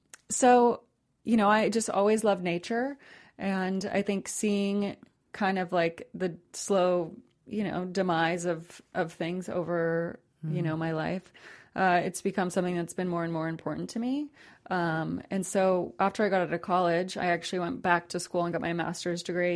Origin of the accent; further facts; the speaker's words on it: New Hampshire, United States; Well, I grew up in New Hampshire